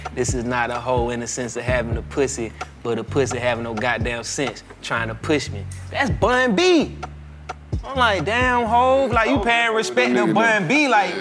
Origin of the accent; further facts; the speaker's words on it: the South, United States; but I'm from the South, though, so like.